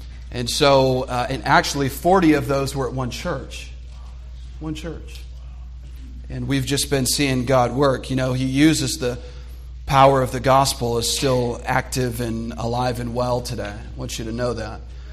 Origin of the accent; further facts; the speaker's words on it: San Diego, California, United States; Where we're from in California, some of you may not know, we're from San Diego, California, me and my wife and my son